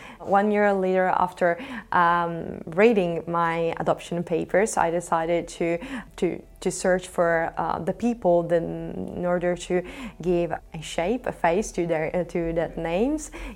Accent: Odesa, Odesa Oblast, Ukraine; I know that I come from Odessa. I knew it even before I could point out Odessa on the globe.

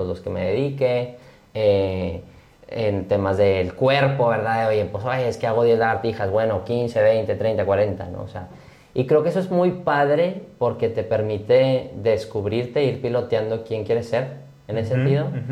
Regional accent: San Pedro Garza García, Nuevo León, Mexico; No solo soy mexicano. Bueno, soy neolonés, regio, San Petrino, ¿no? No, pues es que es más. O sea, y soy del Liceo de Monterrey

